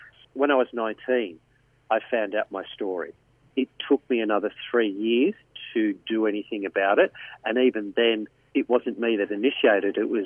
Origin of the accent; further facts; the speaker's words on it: Yarrawonga, Victoria, Australia; I grew up in Yarrawonga in Victoria, so Yarrawonga is only 50 kilometres from Shepparton.